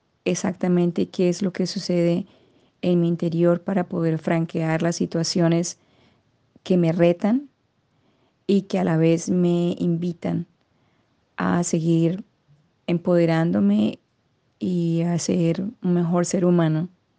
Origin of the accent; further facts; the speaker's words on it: Colombia; now in England; soy colombiana y vivo en Inglaterra.